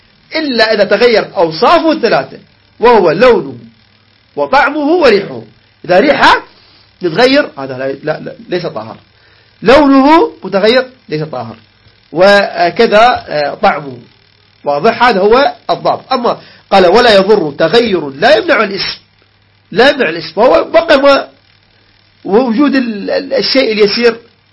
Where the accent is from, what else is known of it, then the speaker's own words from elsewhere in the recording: Iraq; عجين الدقيق عندنا بالعراق سمي طحين وعجنوسة وعجين